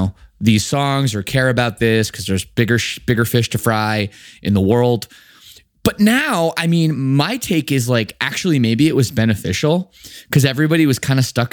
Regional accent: Canada; Yeah, we've got our own, like, I don't know, I call it like the minor

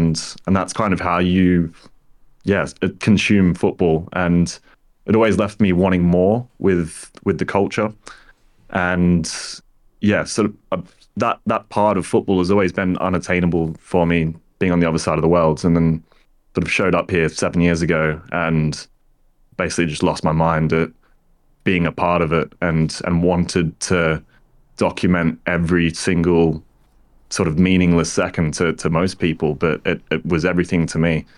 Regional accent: Australia; growing up in Australia on the other side of the world.

